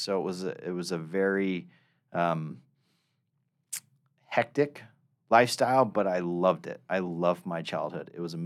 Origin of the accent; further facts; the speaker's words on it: Arizona, United States; He had a ceiling fan business in Arizona. Arizona's super hot. I'm from Arizona.